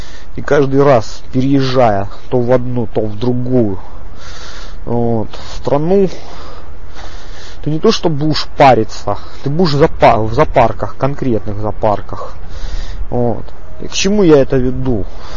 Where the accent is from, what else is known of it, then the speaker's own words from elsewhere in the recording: Donbas, Ukraine; я сам с края Донбасс. Я сам по матери белорус. Вот. И как бы я прожил свою часть в Донецке